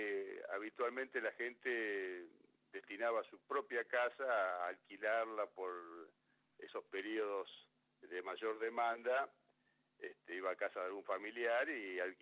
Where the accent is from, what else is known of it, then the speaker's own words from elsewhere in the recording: Rosario, Santa Fe, Argentina; en realidad soy de Rosario.